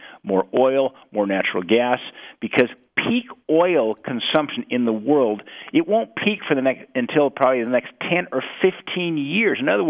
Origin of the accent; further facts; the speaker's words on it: Bozeman, Montana, United States; I remember growing up in the Gallatin Valley there. I'm a Bozeman kid, went to kindergarten through college.